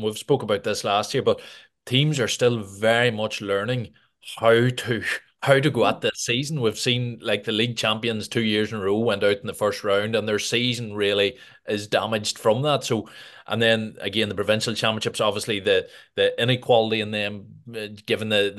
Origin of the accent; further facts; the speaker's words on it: Ireland; Jackie, we're Irish. We give out stuff. We want to give out about stuff.